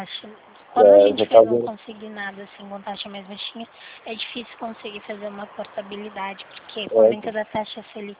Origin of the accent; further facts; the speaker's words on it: Limeira, São Paulo, Brazil; Eu sou da cidade de Limeira.